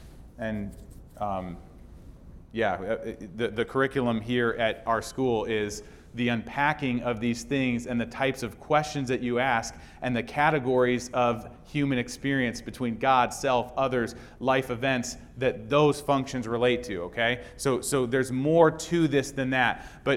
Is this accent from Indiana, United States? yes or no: no; Cleveland, Ohio, United States; So guys, I don't promise, but I'm from Cleveland.